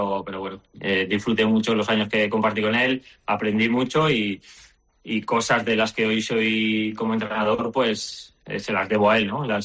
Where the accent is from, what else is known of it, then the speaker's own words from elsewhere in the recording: Castellón de la Plana, Valencian Community, Spain; tanto yo como Ángel de Albert, como Vicente, pues somos de Castellón